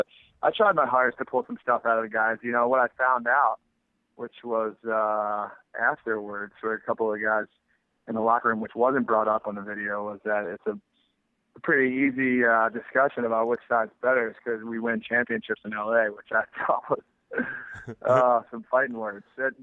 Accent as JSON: {"language": "English", "town": "Philadelphia", "region": "Pennsylvania", "country": "United States", "tie": "born or raised there", "lives_now": "Los Angeles, United States", "said": "Just because I live in LA, I grew up in Philly"}